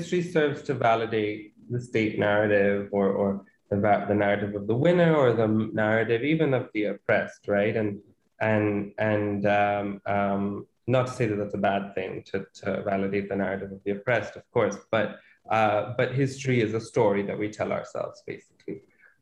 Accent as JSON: {"language": "English", "region": "Sindh", "country": "Pakistan", "tie": "born or raised there", "also_born_or_lived": "Damascus, Syria", "said": "So I grew up in Pakistan. I was born in Damascus. I was born in Syria, but I when I was about three and a half, we moved back to Pakistan, and Lebanese on my mother's side, so also have connections there. But yeah, I mean, I'm a through and through Pakistani Sindhi boy."}